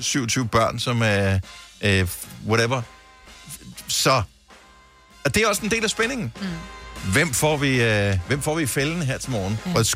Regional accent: Esbjerg, Region of Southern Denmark, Denmark; born there; also born or lived in Bramming

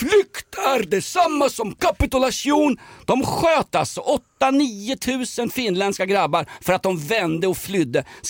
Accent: Vällingby, Stockholm County, Sweden; en gård i Vällingby någonstans där jag växte upp.

